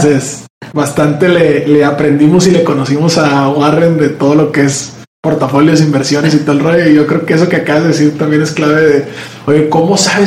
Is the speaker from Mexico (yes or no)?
yes; Monterrey, Nuevo León, Mexico; somos regiomontanos, ¿no? Estamos acá en Monterrey, tierra de gente trabajadora y de gente emprendedora y de gente de grandes corporativos y negocios.